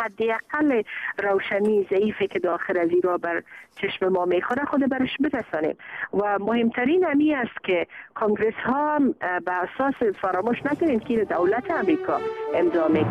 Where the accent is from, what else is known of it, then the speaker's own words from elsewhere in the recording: Afghanistan; بر ما به عنوان یک افغان